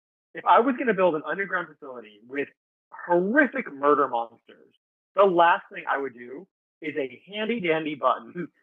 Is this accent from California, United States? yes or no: yes; California, United States; A little bit of a California spoiler alert for those of you listening. I'm from California.